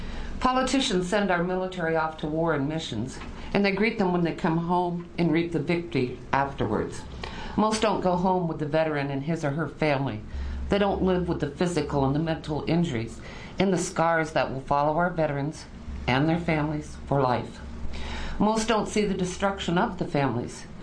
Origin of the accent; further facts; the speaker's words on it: Scappoose, Oregon, United States; I'm from Scappoose, Oregon.